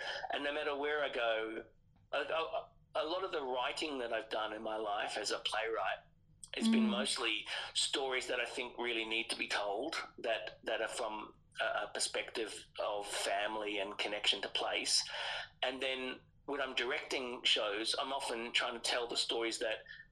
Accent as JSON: {"language": "English", "town": "North Stradbroke Island", "region": "Queensland", "country": "Australia", "said": "Well, I'm literally sitting in my kitchen on Minjiriba, North Stradbroke Island, where I live, where I also come from, where my father's family come from, which is Quandamooka people, but Noongee clan"}